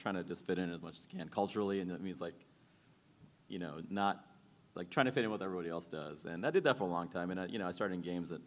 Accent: Maryland, United States; also born or lived in Sri Lanka; I was born in Sri Lanka, but I grew up in Maryland.

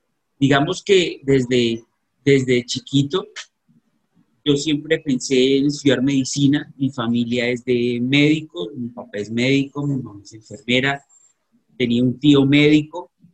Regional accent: Cúcuta, Norte de Santander, Colombia; Yo soy cucuteño, salí del colegio Calasanz de Cúcuta. Me fui a hacer mis estudios en Bogotá, en la Universidad Javeriana. Y posteriormente estuve allá trabajando un tiempo.

